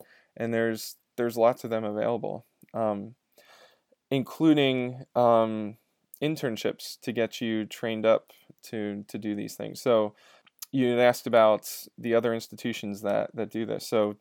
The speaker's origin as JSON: {"language": "English", "town": "Reading", "region": "Pennsylvania", "country": "United States", "tie": "born or raised there", "said": "as somebody growing up in Reading, Pennsylvania, I was unaware of any of them."}